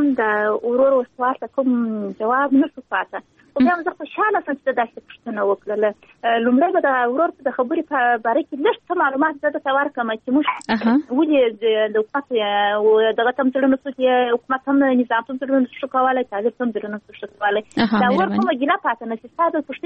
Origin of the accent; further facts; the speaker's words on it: Helmand, Afghanistan; زه خپله د هلمند اوسېدونکی یم.